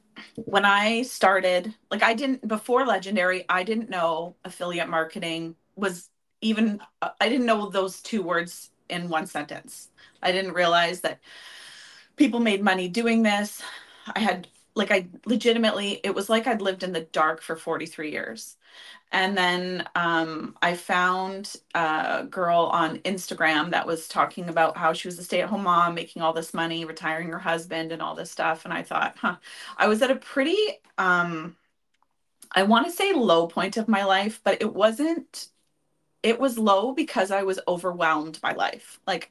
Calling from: Stevensville, Ontario, Canada; I am calling from a tiny little town in Ontario called Stevensville. It's right near the Buffalo border.

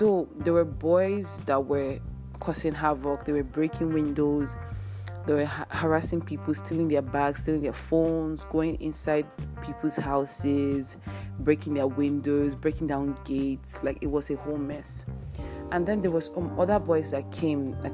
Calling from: Lagos, Nigeria; And I'm recording this from Lagos, Nigeria, and I didn't think it was going to get to this, but it's getting serious.

